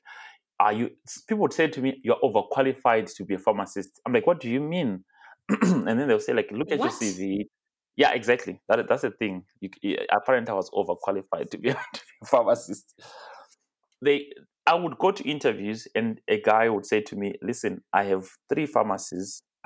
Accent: Bulawayo, Zimbabwe; because I come from Bulawayo, and I worked there for a year

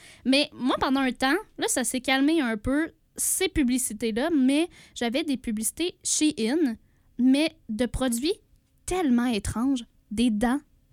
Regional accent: Drummondville, Quebec, Canada; Moi, je viens de Drummondville, donc inventeur de la poutine.

